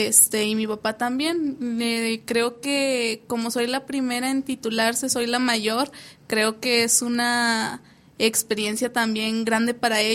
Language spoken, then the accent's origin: Spanish; Durango, Mexico; No, sí soy de aquí, de Durango.